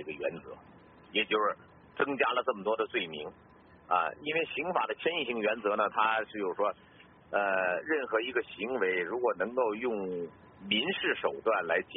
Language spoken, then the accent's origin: Chinese; Beijing, China; 观众大家好啊，我是北京的